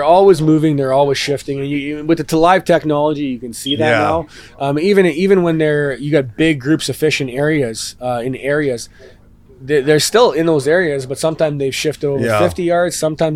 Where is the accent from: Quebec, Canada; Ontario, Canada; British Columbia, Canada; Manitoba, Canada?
Manitoba, Canada; Winnipeg; I am Winnipeg, born and raised.